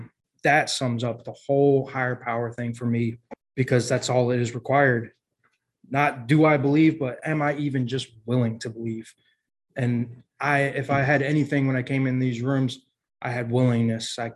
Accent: Scotland, United Kingdom; Like, I'm from Scotland. The only reason I'm moving over here is because my dad is such an alcoholic.

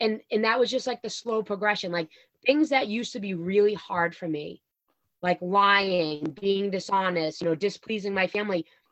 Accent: Stoneham, Massachusetts, United States; I grew up in Stoneham, which is a small little suburb about 10 minutes north of Boston. And, you know, I grew up with, you know, both parents, no alcoholism in my family. They both immigrated from Italy.

